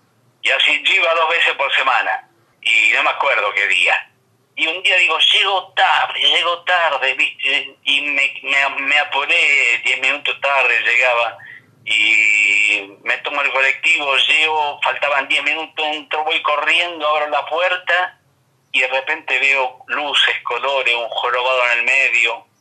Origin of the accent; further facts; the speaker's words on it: Isidro Casanova, Buenos Aires Province, Argentina; born there; Claro, yo nací en Isidro Casanova, en partido de la Matanza en un barrio muy muy pobre, muy pobre.